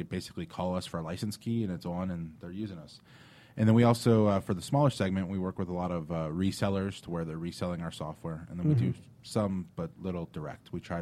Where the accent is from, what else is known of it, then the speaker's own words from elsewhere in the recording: Dunwoody, Georgia, United States; born there; I was born in Dunwoody.